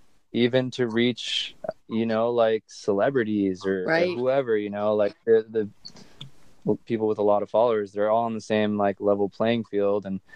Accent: California, United States; growing up in California, everyone's so prideful about the West Coast and California in general.

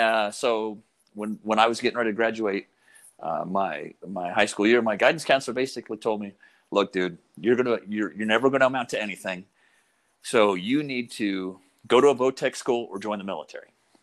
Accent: Coeur d'Alene, Idaho, United States; born there; So I was born in Coeur d'Alene, Idaho. So if you know where Seattle is, and then head east to Spokane, head further east, and then you get Coeur d'Alene.

